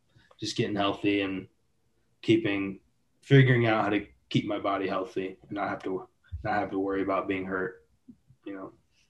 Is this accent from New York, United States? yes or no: no; Michigan, United States; born there; also born or lived in Kentucky; Starting out, I was born in Michigan. I moved to Kentucky when I was in seventh grade.